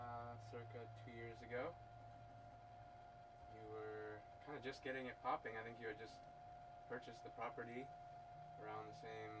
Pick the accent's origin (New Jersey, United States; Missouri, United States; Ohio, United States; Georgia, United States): Georgia, United States; Woodstock; I came from Woodstock, Georgia. Grew up there. That's a really cool town. They have expanded quite a bit. My parents moved there probably in 87